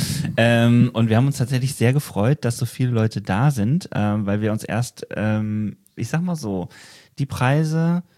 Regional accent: Wetzlar, Hesse, Germany; Ja, ich bin aus Wetzlar.

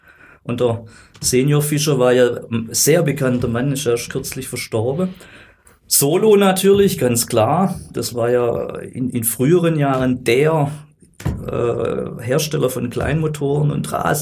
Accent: Stuttgart, Baden-Württemberg, Germany; Ja, ich bin ja gebürtiger Stuttgarter, ich muss da still sein.

